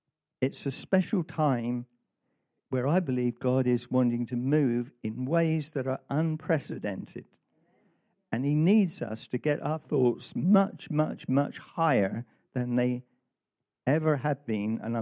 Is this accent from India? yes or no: no; United Kingdom; So even though we love our American brothers, we also have a kind of reserve. Well, we're British. I mean, we're the older brother.